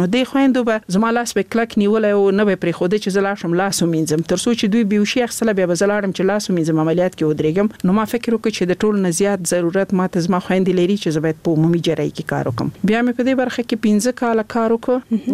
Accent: Laghman, Afghanistan; also born or lived in Nangarhar; زه خپل د لغمان ولایت يم

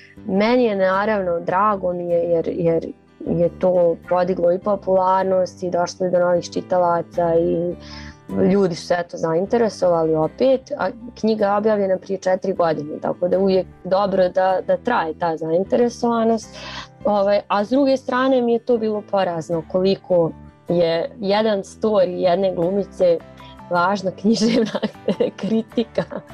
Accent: Zagreb, City of Zagreb, Croatia; born there; da sam rođena u Zagrebu.

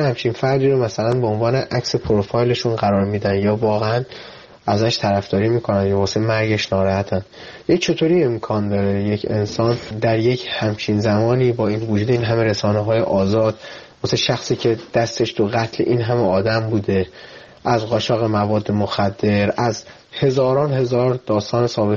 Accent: Iran; به عنوان یک ایرانی

